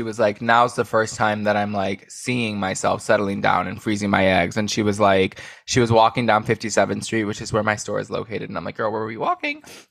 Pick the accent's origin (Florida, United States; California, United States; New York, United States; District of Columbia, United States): New York, United States; Like, I'm a New Yorker.